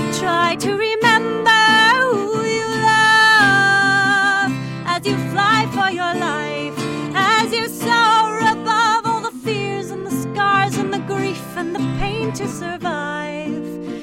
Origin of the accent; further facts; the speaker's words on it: Toronto, Ontario, Canada; also born or lived in Vancouver, Canada; you know, I grew up in Toronto. I lived in Vancouver for 10 years. I've always been in a city.